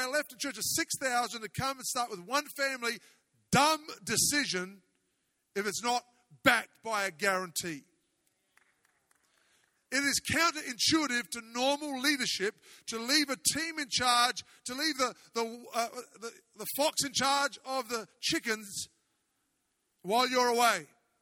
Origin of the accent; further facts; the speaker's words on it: Australia; now in Phoenix, United States; the city I'm from in Australia is like this about 2 weeks of the year, not 15 weeks.